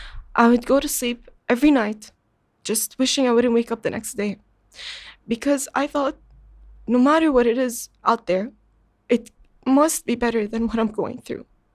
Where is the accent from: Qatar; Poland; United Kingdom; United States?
Qatar; So I was born and raised in Qatar my entire life. I went to the same school my entire life. I lived in the same home my entire life.